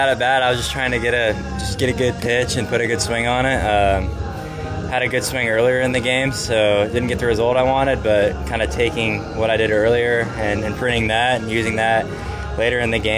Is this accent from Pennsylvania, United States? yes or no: no; Dallas, Texas, United States; Yeah, so I played hockey all the way up through high school. I loved hockey.